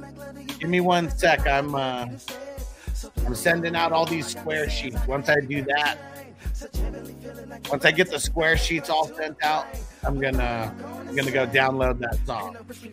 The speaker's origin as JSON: {"language": "English", "town": "San Diego", "region": "California", "country": "United States", "tie": "born or raised there", "said": "I mean, I grew up in San Diego, so yeah, I was a Chargers fan until they left to L.A."}